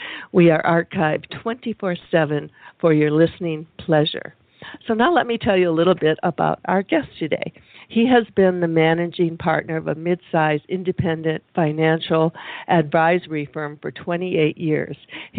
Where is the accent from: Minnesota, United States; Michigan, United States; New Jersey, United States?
Michigan, United States; also born or lived in California; I was raised in Michigan, and I got out to California in 1966